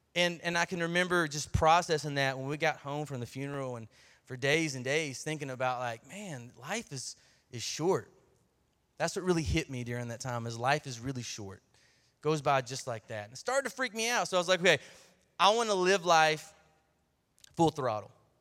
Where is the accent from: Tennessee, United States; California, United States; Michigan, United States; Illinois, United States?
Tennessee, United States; Shelbyville; born there; I was born in Shelbyville, Tennessee, and out in the country. Does anybody know where Shelbyville, Tennessee is?